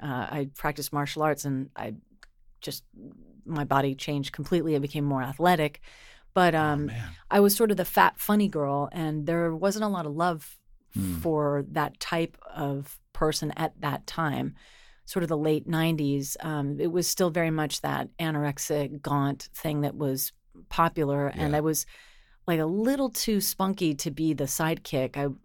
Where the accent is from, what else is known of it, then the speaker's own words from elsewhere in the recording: Los Angeles, California, United States; I'm from Los Angeles.